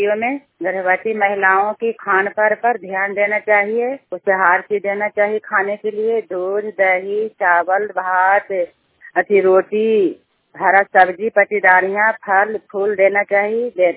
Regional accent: Sorari, Bihar, India; मैं नालंदा जिला से मैं बोल रही हूँ, हरनौत प्रखंड पंचायत सोराडी, मेरा गांव भी सोराडी है।

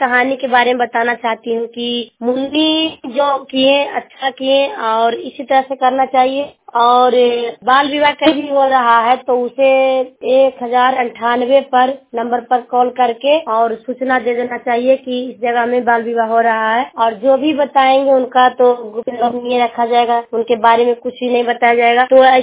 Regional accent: Thedo, Bihar, India; हनौत block थेड़ो गांव के रहने वाली हूँ और जिला नालंदा

